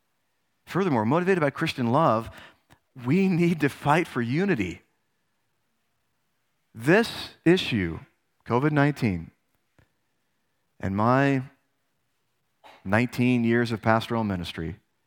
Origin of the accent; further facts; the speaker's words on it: United States; including myself, because I'm American